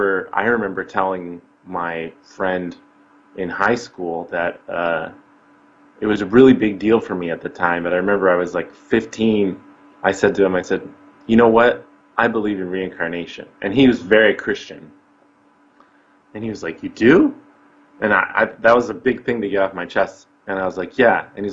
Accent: Yale, Michigan, United States; Yale, Michigan, when I was, I think, 5 or late 4. And that's kind of where I grew up until I was 18. Growing up in Michigan was interesting.

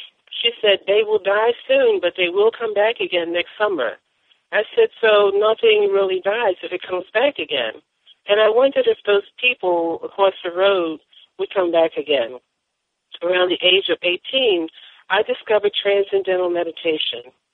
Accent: Severn, Maryland, United States; born there; I was born in Severn, Maryland, on a small farmette. I am the youngest of seven siblings, five brothers and one sister.

